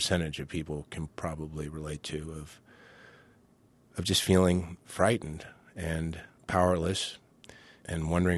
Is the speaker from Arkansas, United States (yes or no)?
no; Kentucky, United States; when I tell people I'm from Kentucky, everybody always sounds so surprised because they don't hear a Southern accent.